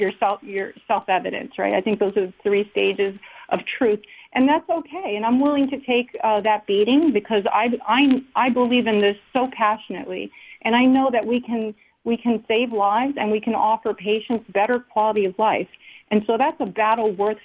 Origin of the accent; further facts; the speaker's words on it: United States; I'm an American.